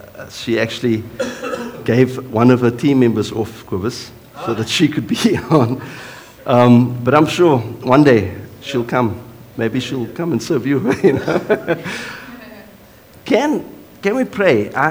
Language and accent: English; Cape Town, Western Cape, South Africa; I'm a Cape Colored. I didn't know if you know that. I grew up on the Cape Flats.